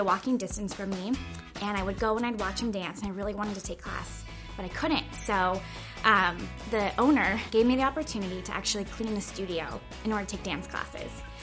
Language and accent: English; Nipomo, California, United States; I'm from Napomo, California, and I'm a Los Angeles Rams cheerleader.